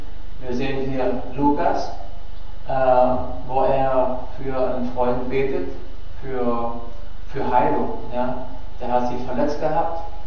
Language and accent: German; Germany; was wir übernommen haben, war also von meinem gewissermaßen Hintergrund, wo ich herkomme, also ja, Deutschland